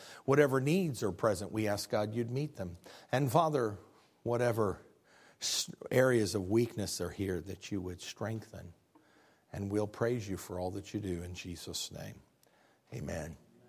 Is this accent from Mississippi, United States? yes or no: no; Illinois, United States; I'm from Illinois, the land of the Lincoln.